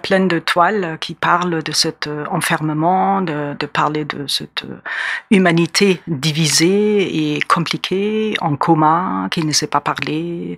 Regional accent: Germany; also born or lived in West Germany; now in France; Alors, je viens de l'Allemagne de l'Est, mais je vis depuis 38 ans en France. Et j'ai débarqué en 1977 en Allemagne de l'Ouest et après, en 1984, je me suis installée en France

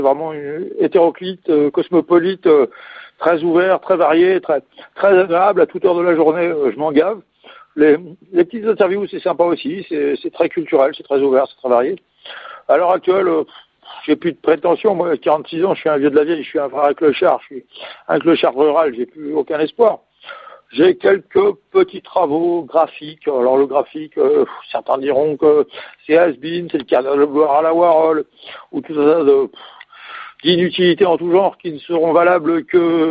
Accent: Louviers, Normandy, France; dans ce coin de mon patelin

